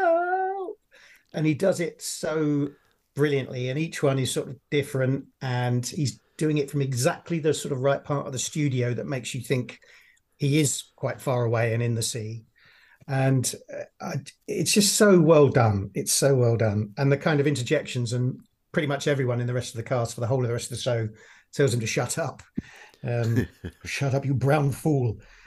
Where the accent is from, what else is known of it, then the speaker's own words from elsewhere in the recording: Catford, London, United Kingdom; and I'm from Catford. So I was born in Lewisham Hospital and I grew up in Catford.